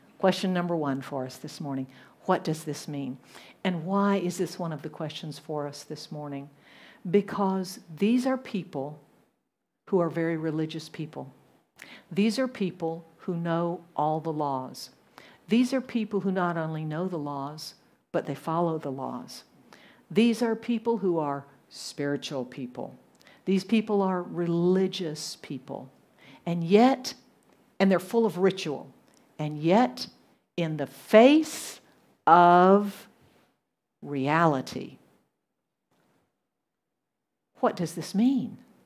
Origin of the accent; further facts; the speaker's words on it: the South, United States; accent: Southern; you know that I'm from the South in the U.S., and you may not be able to tell it, but I can tell you any American would listen to me and they would say, you're a Southerner